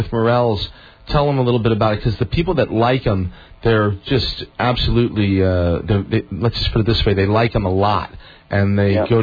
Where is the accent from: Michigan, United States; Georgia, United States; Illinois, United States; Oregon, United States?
Illinois, United States; Rockford; born there; I was born in Rockford.